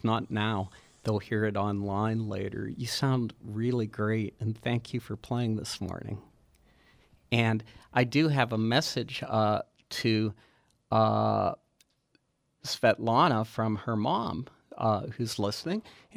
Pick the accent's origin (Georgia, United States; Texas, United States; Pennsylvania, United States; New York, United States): Pennsylvania, United States; Churchill; She's from Forest Hills, which is near where I grew up. I grew up in Churchill, right next to Forest Hills